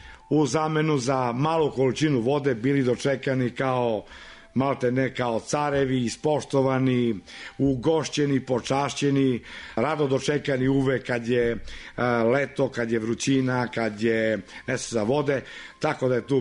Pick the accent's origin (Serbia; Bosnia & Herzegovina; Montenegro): Serbia; a mi koji smo bili iz Srbije smo dobijali raspored u negde na moru